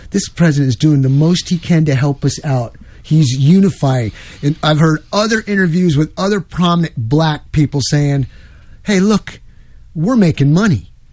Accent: New York, United States; I'm from New York, ladies and gentlemen.

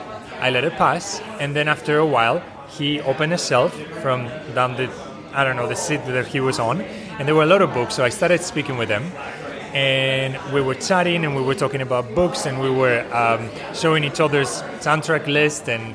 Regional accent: Spain; also born or lived in New Zealand; now in Chiang Mai, Thailand; I'm from Spain and New ZealandI'm in Chiang Mai now because I'm working and traveling around Southeast Asia.

